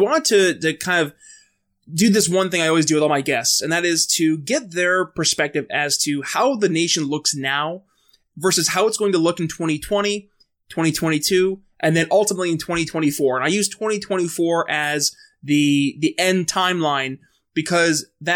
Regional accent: New York, United States; But then up in my home state of New York, Andrew Cuomo's seeking re-election.

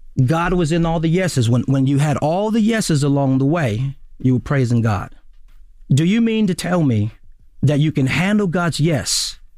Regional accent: Watts, California, United States; I grew up in Watts. I knew all about loyalty there.

